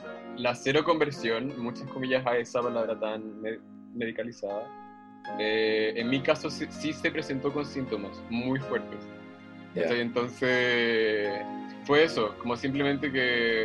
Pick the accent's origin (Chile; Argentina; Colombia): Chile; Iquique, Tarapacá; Yo soy de Paltoca, de Iquique, y sé que las cosas en Iquique no se hacen igual que en Santiago.